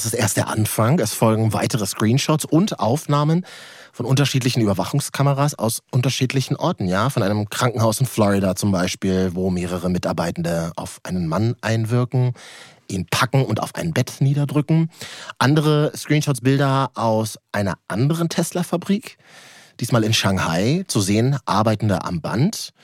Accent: Berlin, Germany; Als Berliner, der nur Grau kennt, würde ich sagen, Märchenland

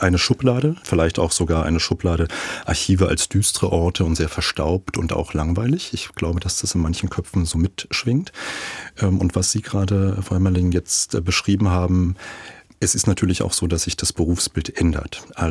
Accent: Guben, Brandenburg, Germany; also born or lived in Eisenhüttenstadt; Geboren in Eisenhüttenstadt, aber aufgewachsen in Guben, früher Wilhelm-Pieck-Stadt-Guben.

